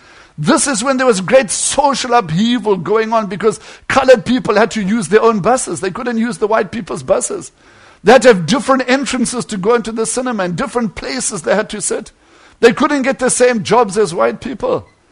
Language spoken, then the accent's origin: English; Kentucky, United States; And because I was from Kentucky and her being a squaw, they called me a squab, a Kentucky squab.